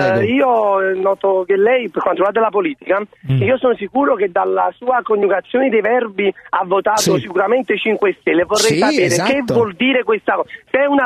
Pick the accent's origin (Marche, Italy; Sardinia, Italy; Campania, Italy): Campania, Italy; Naples; vengo da Napoli